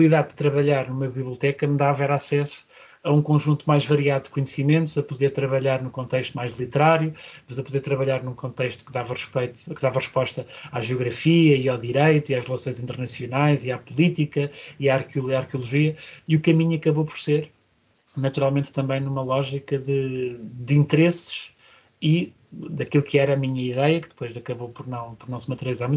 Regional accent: Lisbon, Portugal; eu nasci em Lisboa, portanto faço parte daquelas pessoas que nunca pode dizer que vai à terra, não é? Porque a minha terra é em Lisboa. E sou uma pessoa claramente que gosta da cidade, sou mais citadino

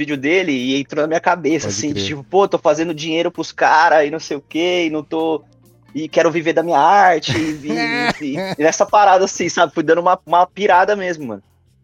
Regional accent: Santo André, São Paulo, Brazil; Sou de Sampa também, Santo André.

